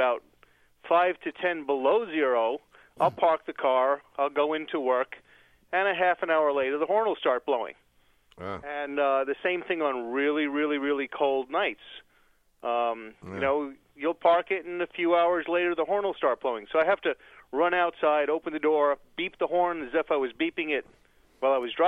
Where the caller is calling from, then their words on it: Monmouth, Maine, United States; I'm calling you from Monmouth, Maine.